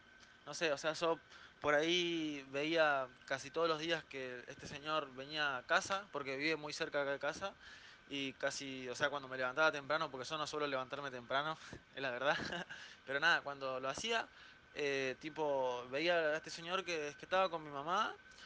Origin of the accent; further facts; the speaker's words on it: Avellaneda, Buenos Aires Province, Argentina; yo soy de acá de Avellaneda, Barrio Belgrano, tengo 20 años